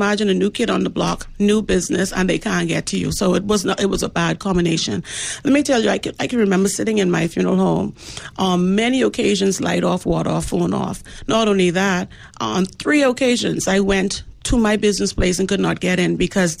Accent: Crown Haven, Abaco, Bahamas; I hail all the way from Crown Haven, Abaco. And may I add, that's the last point in the north where you go to take a ferry over to Grand Bahama.

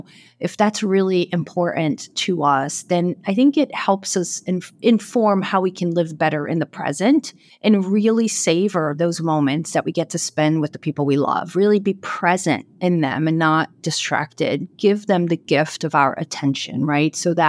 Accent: Brazil; moved away as an adult; I am originally from Brazil. Like I said, my whole family's there. I came here a couple of years into college. I got a scholarship and came, ended up staying

